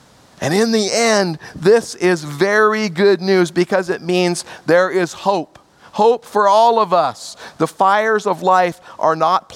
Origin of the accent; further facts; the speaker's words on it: Hawaii, United States; I've mentioned before, many of you know that I grew up in Hawaii. And one of the common sights and smells of my childhood was the burning of the sugarcane fields.